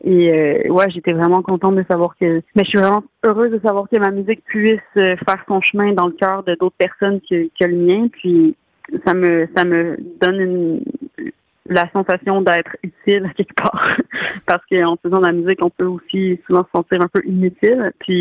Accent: Quebec, Canada; Puis je suis québécoise, hein, donc dans ma culture, il y a aussi un besoin d'affirmation, puis une quête identitaire, un besoin d'affirmer notre identité.

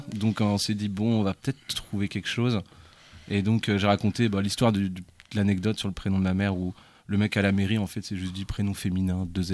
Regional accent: Brittany, France; Ouais, je suis finistérien.

